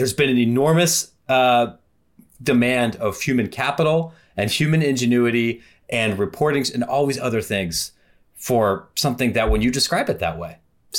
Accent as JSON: {"language": "English", "region": "Ohio", "country": "United States", "tie": "born or raised there", "said": "I grew up in Ohio."}